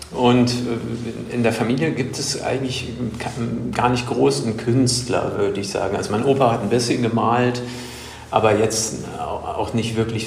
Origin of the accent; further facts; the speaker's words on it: Cologne, North Rhine-Westphalia, Germany; im Prinzip bin ich auch auf dem Land groß geworden. Also das, am äußersten Randbezirk praktisch im Kölner Norden. Ein Dorf mit 5000 Einwohnern, also da bin ich halt groß geworden